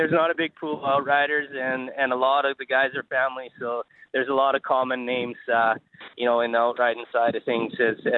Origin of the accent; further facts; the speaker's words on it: Cranbrook, British Columbia, Canada; also born or lived in Creston; I'm originally from the Kootenays. I'm originally from Cranbrook and Creston, B.C., and we ran pony wagons out there, and come out to Alberta.